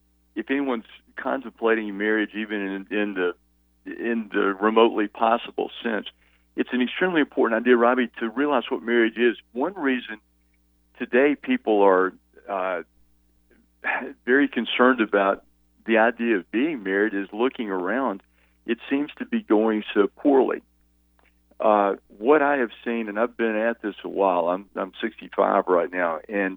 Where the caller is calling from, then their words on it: Nolensville, Tennessee, United States; And that would be in Nolensville, Tennessee, which is just south of Nashville.